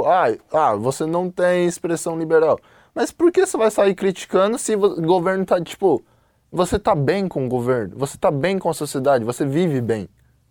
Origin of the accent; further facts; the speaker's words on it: China; eu, como chinês, eu gosto do meu país, né?